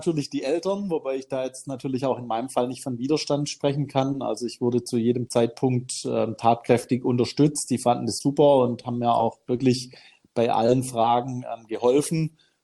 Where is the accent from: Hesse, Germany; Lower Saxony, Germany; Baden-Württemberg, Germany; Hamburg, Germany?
Baden-Württemberg, Germany; Benningen; im eigenen Ort bei uns in Benningen im Landkreis Ludwigsburg. Da kennt man sich